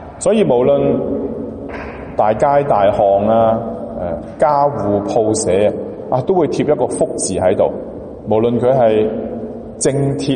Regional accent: Hong Kong; 我们中国人或者特别我们香港人都很喜欢会去自己的亲人熟朋友那里去拜年

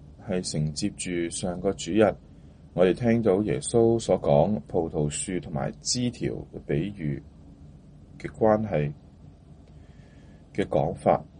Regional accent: Guangdong, China; 我们广东人说人生不如意事十常八九

